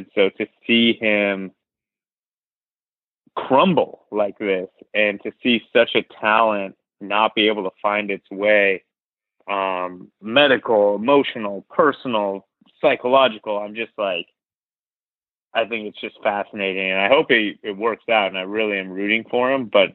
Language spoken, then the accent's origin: English; Seattle, Washington, United States; I'm from Seattle.